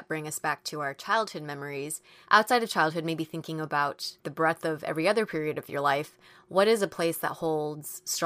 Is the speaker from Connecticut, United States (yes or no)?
no; California, United States; I grew up in Orange County, but every Saturday we would drive up to like Roland Heights area and have either dim sum, lunch, or dinner with my family